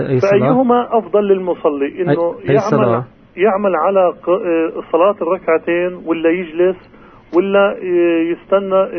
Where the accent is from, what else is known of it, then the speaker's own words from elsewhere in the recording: Nablus, West Bank, Palestine; أنا من نابلس